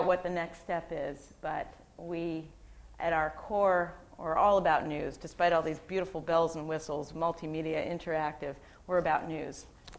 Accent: Philadelphia, Pennsylvania, United States; because I'm from Philadelphia, and this happened last night.

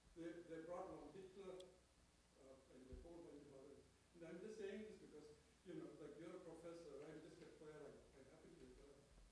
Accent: India; I'm an Indian, I'm Hindu, I read it in Sanskrit.

